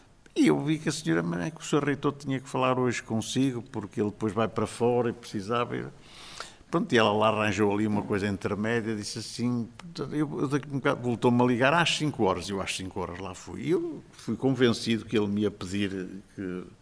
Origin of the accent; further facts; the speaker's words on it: Porto, Portugal; Portanto, nasci lá, mas foi no Porto que eu me fiz.